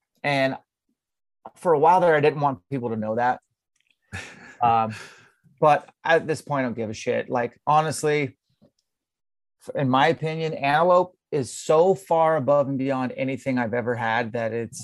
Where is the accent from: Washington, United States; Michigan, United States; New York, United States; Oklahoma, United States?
Washington, United States; Spokane; I'm from Spokane, Washington.